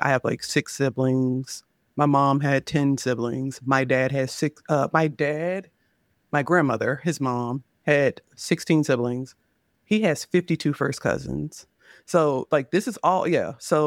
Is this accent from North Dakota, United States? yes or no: no; South Carolina, United States; now in Charlotte, United States; I moved from South Carolina to North Carolina, which is only up a state, but it's a lot different. And I'm in Charlotte, which is, like, now our major city. I'm from a small town of, like, 6,000 people